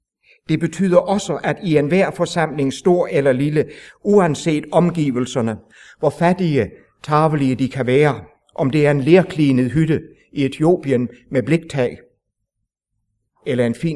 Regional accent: Region of Southern Denmark, Denmark; I Sønderjylland, der hvor jeg er vokset op, der havde vi i min drengeår en kær forkynder.

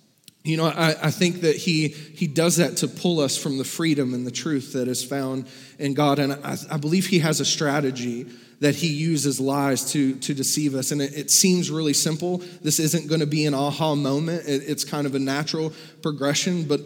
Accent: Kentucky, United States; Or I'm from Kentucky.

